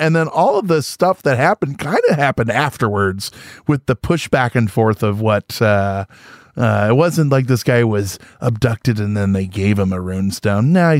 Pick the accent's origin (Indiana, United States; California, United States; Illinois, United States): Illinois, United States; I grew up in Central Illinois. It's all farming.